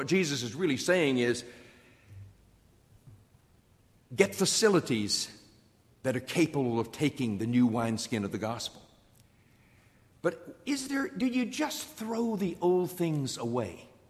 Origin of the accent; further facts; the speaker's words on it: Virginia, United States; I'm from Virginia.